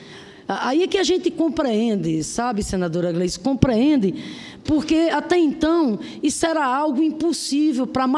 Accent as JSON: {"language": "Portuguese", "region": "Rio Grande do Norte", "country": "Brazil", "said": "quando eu vejo lá no meu estado, Rio Grande do Norte, uma região como Siridó, tinha um sonho de ter uma escola técnica."}